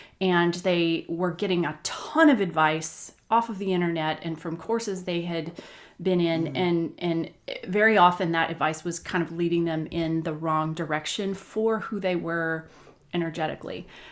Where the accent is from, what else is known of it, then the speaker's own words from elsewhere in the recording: Alabama, United States; like I am originally from Alabama, which has its own interesting, like cultural, like milieu in there, like the soup that I came from.